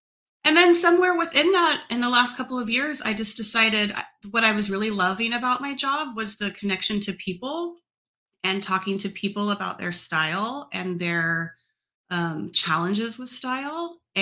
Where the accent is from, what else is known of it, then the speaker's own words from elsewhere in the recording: California, United States; I think I was raised in Northern California. I had a pretty good childhood.